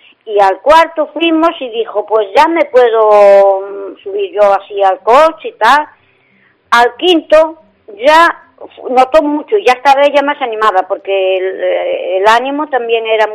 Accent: Narón, Galicia, Spain; Y como somos de Narón, dijimos, pues vamos a probar en San Lorenzo, a ver.

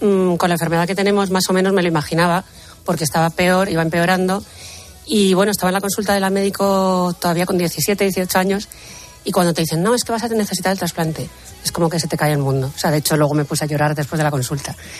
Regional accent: Spain; porque somos así los españoles

